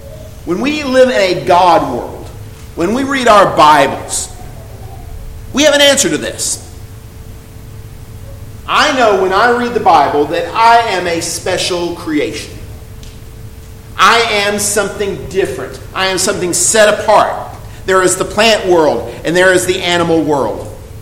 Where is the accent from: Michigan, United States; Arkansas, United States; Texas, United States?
Texas, United States; Austin; now in Pensacola, United States; from Austin, Texas, the son of Harold and Doris, the husband of Tracy … currently residing in Pensacola, Florida.